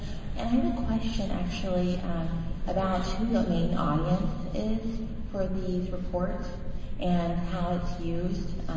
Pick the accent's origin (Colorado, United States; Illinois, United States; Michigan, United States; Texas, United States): Colorado, United States; I'm from Boulder County.